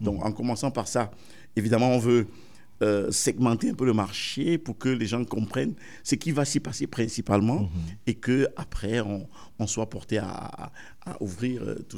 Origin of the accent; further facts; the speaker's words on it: Cameroon; Et on veut, en tant que Camerounais, commencer quelque part.